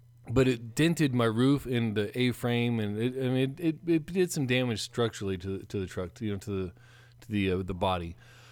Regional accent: Indiana, United States; now in Texas, United States; You know, when we grew up in Indiana, it would snow and they'd throw the salt out on the roads

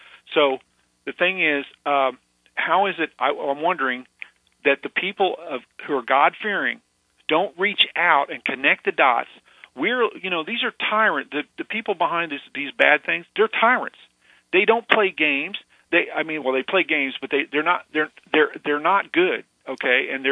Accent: Springfield, Missouri, United States; I grew up in the Bible Belt. They say that Springfield might be the belt buckle of the Bible Belt.

